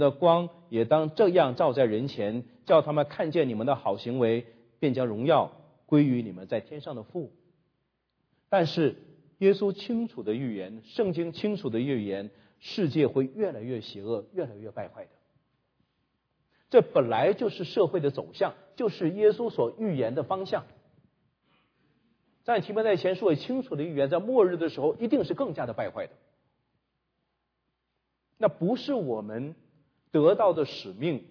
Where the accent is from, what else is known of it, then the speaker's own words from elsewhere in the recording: China; 那这个要点我们中国人有一点背景的哈，大家读过道德经哈，不一定读过哈，我读过一些哈，老子有认识的。